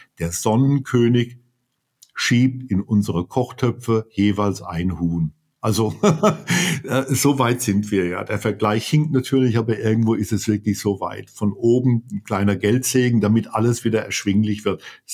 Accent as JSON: {"language": "German", "town": "Charlottesville", "region": "Virginia", "country": "United States", "tie": "born or raised there", "said": "Hier in Charlottesville, meinem Heimatort, war es natürlich wie gehabt."}